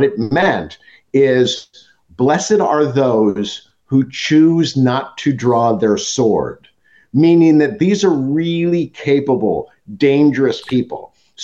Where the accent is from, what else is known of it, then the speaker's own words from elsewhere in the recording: Alamo, California, United States; So I grew up in Alamo. I went to De La Salle High School, the Christian Brothers School, went to St. Mary's College, and then I went to law school in San Francisco.